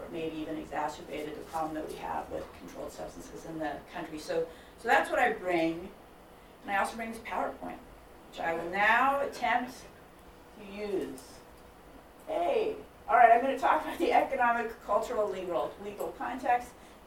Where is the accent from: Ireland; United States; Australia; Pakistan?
United States; Ashland, Oregon; I also am from Southern Oregon, which is affectionately known by many as the Emerald Triangle. I grew up in Ashland, and my family has lived in Southern Oregon for six generations.